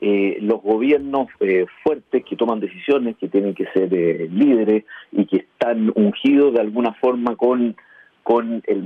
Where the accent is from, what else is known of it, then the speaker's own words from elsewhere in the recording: Chile; como chilenos